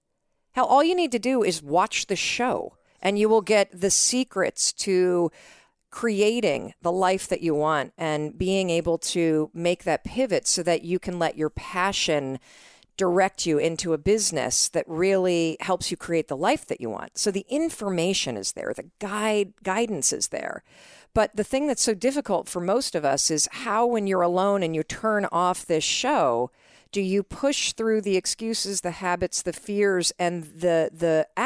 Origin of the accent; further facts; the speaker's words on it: Michigan, United States; So I grew up in Western Michigan.